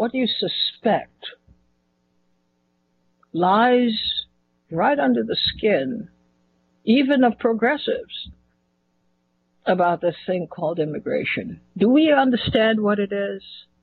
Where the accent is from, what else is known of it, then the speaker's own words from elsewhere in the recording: Trinidad & Tobago; Now, I grew up, as I shared with you, I grew up in Trinidad.